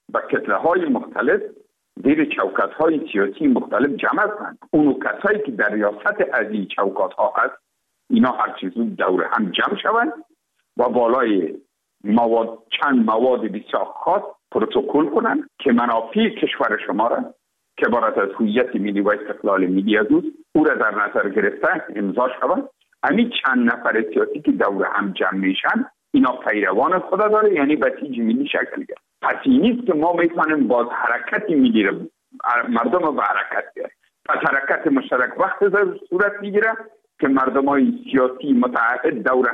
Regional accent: Afghanistan; تماما ما افغان هستیم، ما درد ما یکیست، عزت ما یکیست

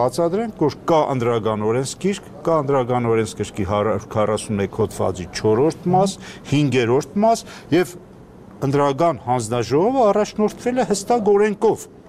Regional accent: Gyumri, Shirak, Armenia; ես ինքս որպես գյումրեցի

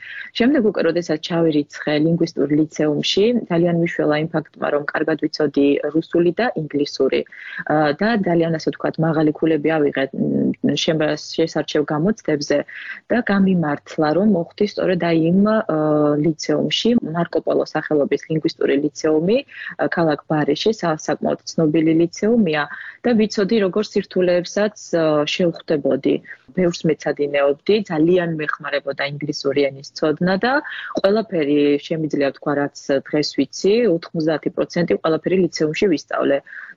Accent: Italy; ნახევრად იტალიელი ვარ. სწორედ იმიტომ, რომ აქ გავიზარდე, აქ ჩამოვყალიბდი, აქ ორი მეგობრები მყავს.

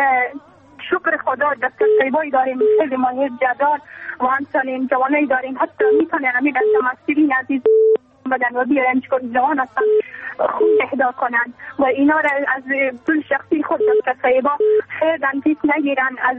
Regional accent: Afghanistan; موږ خو افغانان ټول عمر او ډېر زیات دردېدلی یو.

